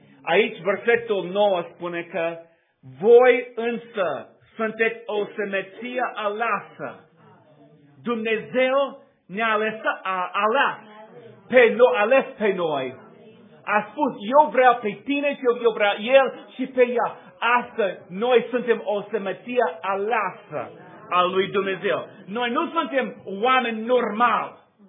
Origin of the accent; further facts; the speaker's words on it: United States; Romanian is a second language; Vreau să vă spun încă o dată că eu sunt american și nu vorbesc bine în limba voastră.